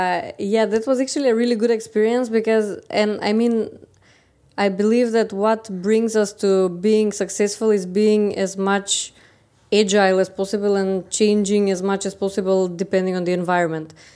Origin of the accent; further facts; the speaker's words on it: Skopje, North Macedonia; from Skopje, Macedonia.